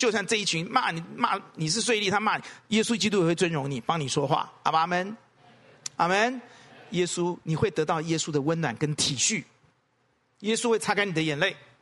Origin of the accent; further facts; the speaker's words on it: Taiwan; 我们台湾人比较不会这样子